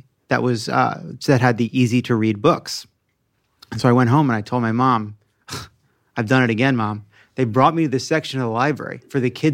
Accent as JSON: {"language": "English", "town": "Syosset", "region": "New York", "country": "United States", "tie": "born or raised there", "said": "Long Island."}